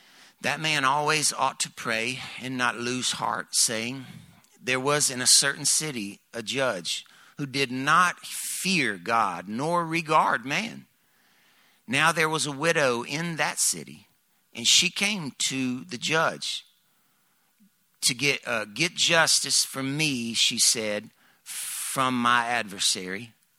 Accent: Southern United States, United States; Man, I growing up in the South, going over to Pensacola, going over to NCO to surf, 7-Eleven was the place to go

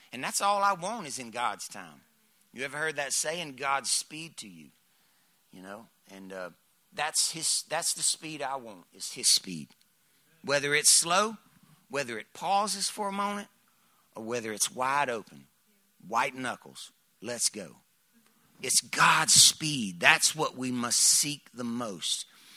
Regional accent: Southern United States, United States; Man, I growing up in the South, going over to Pensacola, going over to NCO to surf, 7-Eleven was the place to go

